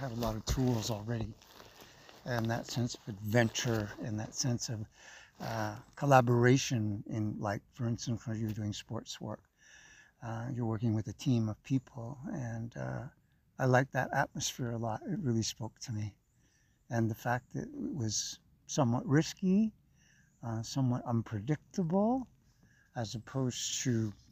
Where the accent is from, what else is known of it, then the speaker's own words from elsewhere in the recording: Montreal, Quebec, Canada; moved away as an adult; now in Vancouver, Canada; I am originally from Montreal. So I moved to Vancouver to work for my elder brother's health food store, at his health food store.